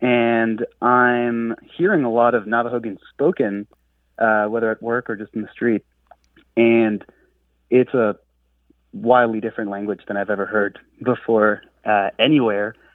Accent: France; first language French; English is a second language; I grew up in France. So I grew up speaking French and learned English kind of as a second language.

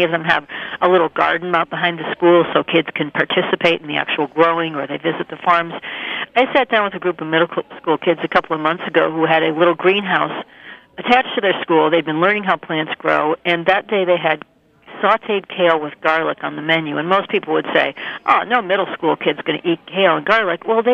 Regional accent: Minnesota, United States; Interestingly, I grew up in Minnesota, and my grandparents were all Scandinavian immigrants, so I somehow had it in my blood.

